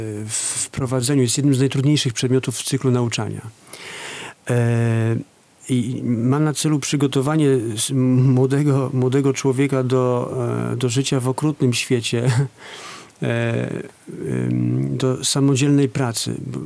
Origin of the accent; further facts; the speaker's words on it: Szczecin, West Pomeranian Voivodeship, Poland; Ja jestem ze Szczecina, stamtąd pochodzę.